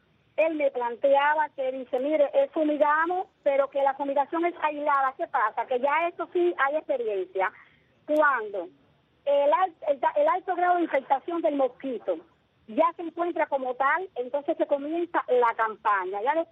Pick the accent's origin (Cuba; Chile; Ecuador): Cuba; Palma Soriano, Santiago de Cuba; Es una preocupación como ciudadana cubana y palmera la situación que se está enfrentando